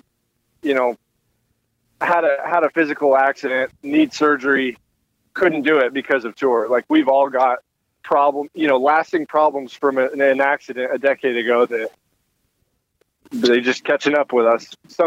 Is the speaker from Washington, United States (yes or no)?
yes; Washington, United States; I'm from Washington. Oh, I've got a lot of family. I grew up outside Seattle, but cool. I've got a lot of family in Yakima and Deer Park.